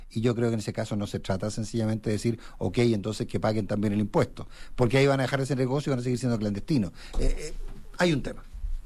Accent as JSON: {"language": "Spanish", "country": "Chile", "said": "lo vicioso que somos los chilenos"}